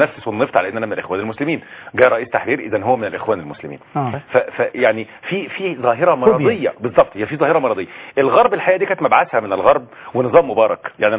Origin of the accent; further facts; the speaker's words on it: Egypt; احنا عندنا في مصر